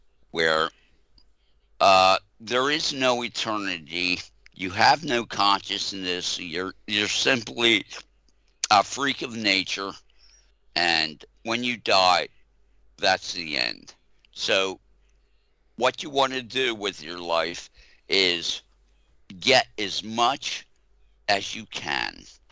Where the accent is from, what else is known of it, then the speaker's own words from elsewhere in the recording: Arden, Delaware, United States; the satanic village I grew up in Delaware.